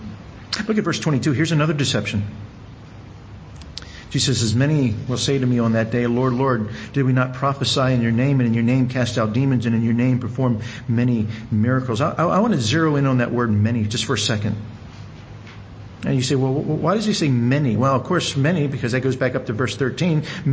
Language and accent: English; Southern US, United States; born there; My parents grew up in the South. I was born in the South. Didn't really live in the South, in what we call the Deep South.